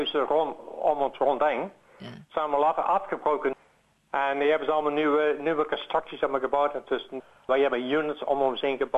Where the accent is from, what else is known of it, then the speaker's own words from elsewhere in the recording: Breda, North Brabant, Netherlands; moved away; Dus we komen van Breda uit zoiets naar dit, dus voor ons